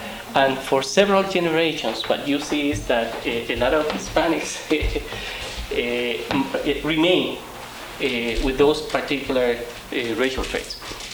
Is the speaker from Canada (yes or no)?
no; Puerto Rico; I was not born in San Antonio. I was not born in the borderline, but I come from Puerto Rico